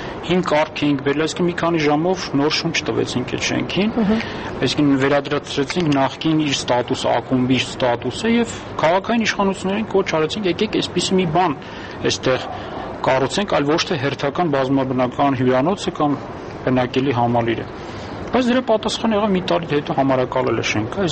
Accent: Yerevan, Armenia; ես ծնվել եմ Երևանում, ապրել եմ ես քաղաքում, իմ ամենալավ տարիները անցել են ես քաղաքում

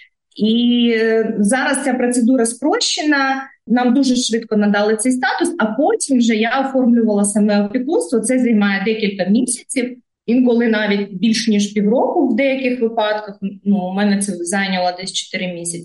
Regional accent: Crimea, Ukraine; moved away as an adult; Так як я сама з Криму з 14 року виїхала звідти через окупацію

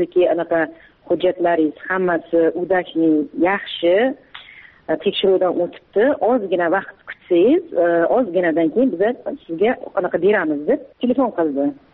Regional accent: Kazakhstan; moved away; o'zimni tug'ilib o'sgan yurtimga bora olmayman. Borishim uchun Qozog'iston Respublikasining posolstvosiga borib, viza ochirishim kerak.

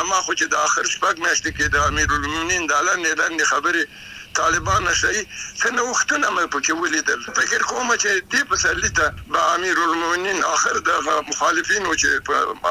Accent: Afghanistan; زه افغان یم نارینه

